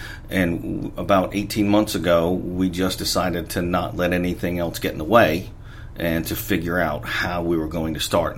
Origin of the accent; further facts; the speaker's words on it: Providence, Rhode Island, United States; now in Memphis, United States; I'm from Providence, Rhode Island.